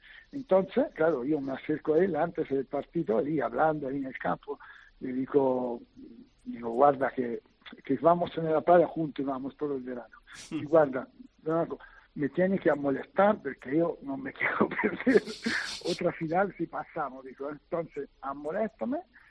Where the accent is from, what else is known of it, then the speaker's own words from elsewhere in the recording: Italy; Spanish is a second language; yo, pur siendo italiano, me he sentido más orgulloso de vestir la camiseta en Valencia